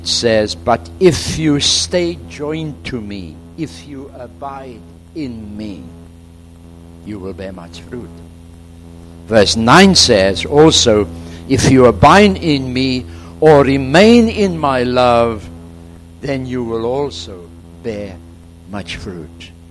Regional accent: Somerset West, Western Cape, South Africa; now in Johannesburg, South Africa; I come from Somerset West. Just moved to Johannesburg 6 weeks ago.

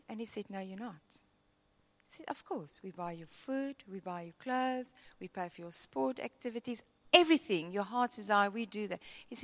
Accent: Western Cape, South Africa; I grew up in the Kobokerveld on a fruit farm.

